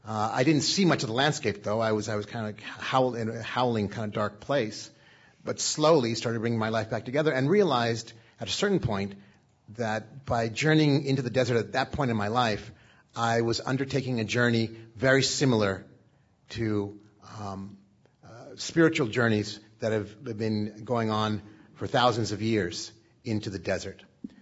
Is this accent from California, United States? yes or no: yes; Los Angeles, California, United States; born there; I was born in Los Angeles, which is not actually desert